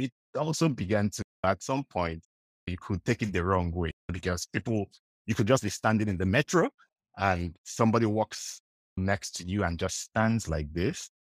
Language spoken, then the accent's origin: English; Nigeria; now in Asia; Growing up in Nigeria, Nigeria is one of the, it's in the Commonwealth.